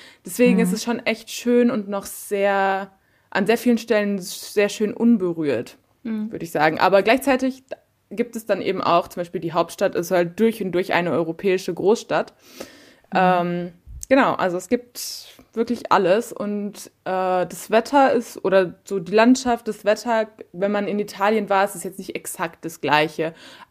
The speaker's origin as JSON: {"language": "German", "country": "Romania", "said": "wir kommen halt direkt aus den Vorkarpaten. Also und die Stadt, aus der wir kommen, ist direkt vor bei den Vorkarpaten. Also wir kommen erst im bergigeren Gebiet."}